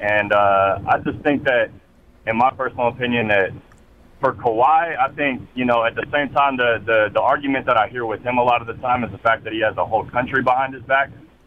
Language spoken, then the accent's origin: English; California, United States; I'm from California, born and raised.